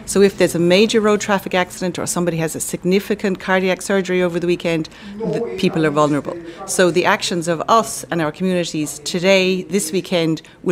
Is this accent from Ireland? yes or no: yes; Ireland; I mean, as an Irish community, we've done really, really well, and we've showed significant social solidarity.